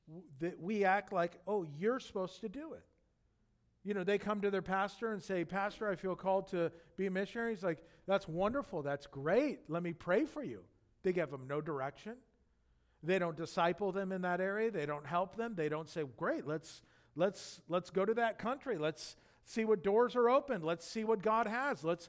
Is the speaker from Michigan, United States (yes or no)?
no; Yorba Linda, California, United States; I was born and raised in Yorba Linda. I mean, I've been here. I've never been a missionary. I'm not a missionary. People are like, well, you're a missionary. No, I'm not. I'm a Christian that lives in Orange County my whole life.